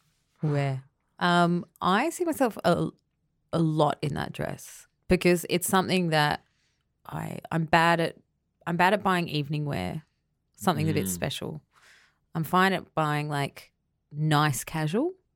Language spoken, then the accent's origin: English; Brisbane, Queensland, Australia; I'm from Brisbane. I'm from Queensland.